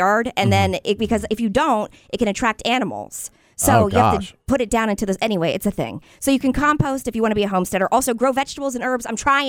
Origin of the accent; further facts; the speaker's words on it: Pennsylvania, United States; growing up, I grew up in Pennsylvania amongst the Amish, so that's why I feel like I'm part homesteader.